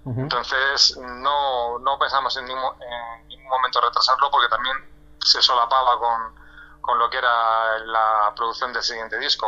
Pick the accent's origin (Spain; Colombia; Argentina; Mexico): Spain; Madrid, Community of Madrid; para nosotros que somos de Madrid, pues es un sitio mítico